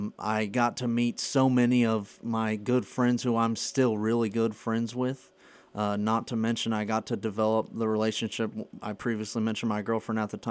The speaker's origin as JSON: {"language": "English", "town": "Lawton", "region": "Oklahoma", "country": "United States", "tie": "born or raised there", "said": "I was born in Lawton, grew up going, went to Eisenhower High School, played baseball there."}